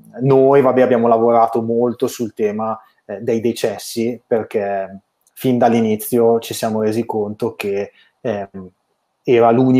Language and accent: Italian; Bergamo, Lombardy, Italy; questo fa molto male da bergamasco, lo dico